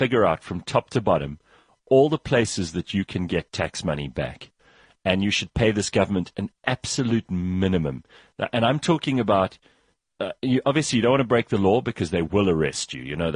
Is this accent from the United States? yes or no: no; South Africa; There's not a single cell in my body that is patriotic about being South African.